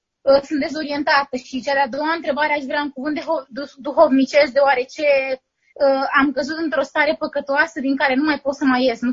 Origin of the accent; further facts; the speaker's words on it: Romania; moved away as an adult; now in United Arab Emirates; Sunt vorbesc din Emiratele Arabe și sunt foarte confuză ce să fac cu viața mea, deoarece mi-am pierdut locul de muncă aici și nu am prea multe opțiuni acasă în România.